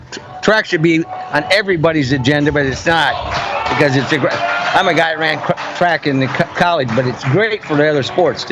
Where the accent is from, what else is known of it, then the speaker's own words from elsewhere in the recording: Midwest, United States; I'm from the Midwest myself, but my daughter lives in Chicago.